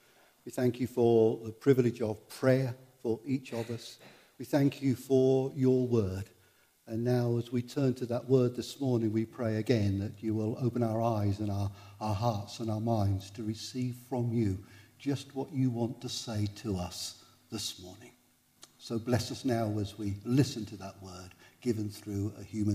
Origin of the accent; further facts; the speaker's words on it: East Bergholt, East of England, United Kingdom; I grew up in East Burgold. Do you know East Burgold? Flatford Mill, like around that area. I grew up there